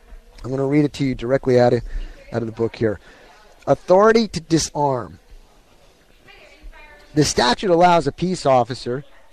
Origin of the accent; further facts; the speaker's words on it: Cameron, United States; Out in Cameron, my hometown, Grace Church is having a special family fun festival today.